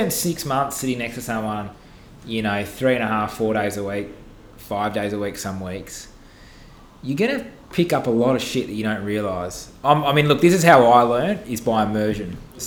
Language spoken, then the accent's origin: English; Perth, Western Australia, Australia; Coincidentally, we're both from Perth.